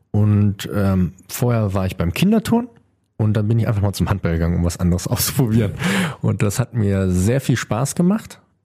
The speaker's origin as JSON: {"language": "German", "town": "Lindau", "region": "Lower Saxony", "country": "Germany", "tie": "born or raised there", "said": "Also ich bin in Lindau in dem Ort aufgewachsen, keine 2000 Einwohner und die Gemeinde hat, glaube ich, insgesamt 7000 Einwohner, liegt im Landkreis Northeim in Niedersachsen, sehr wohlbehütet aufgewachsen"}